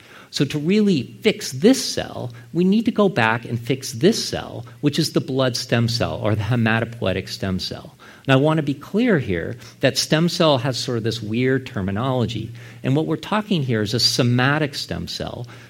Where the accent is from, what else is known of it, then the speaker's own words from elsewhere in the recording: California, United States; And I'm from Silicon Valley in California, and so for me, it's on my Mac